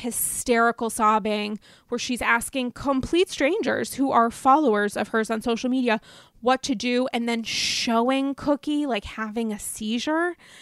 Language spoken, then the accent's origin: English; Northeast, United States; And, you know, I'm from the East. I'm a Northerner. And I wasn't a debutante because that's not a thing we do.